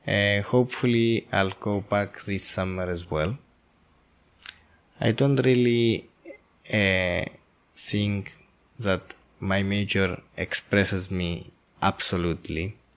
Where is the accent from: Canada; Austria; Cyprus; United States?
Cyprus; Nicosia, Nicosia District; also born or lived in Paphos; Well, I was born in Cyprus, which is an island in Mediterranean. I was born in Nicosia, which is the capital of Cyprus. I grew up there and then I went to Paphos, which is the smallest town in Cyprus, where I went to school there.